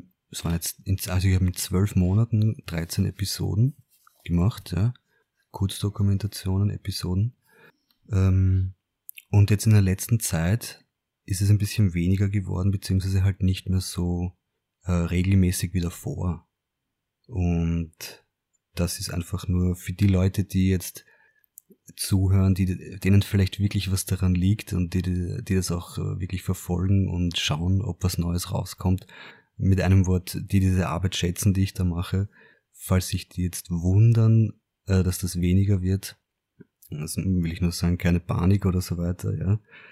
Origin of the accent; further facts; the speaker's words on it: Vienna, Austria; Ist ein bisschen crazy, natürlich für den Organismus, aber ich bin ja ein Wiener.